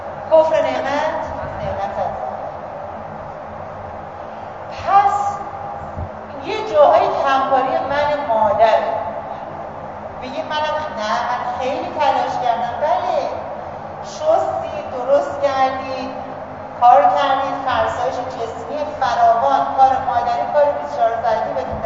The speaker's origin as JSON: {"language": "Persian", "country": "Iran", "tie": "born there", "said": "من در ایران اسلامی به دنیا آمدم و ضمناً در این خانواده اهل شیعه به دنیا آمدم"}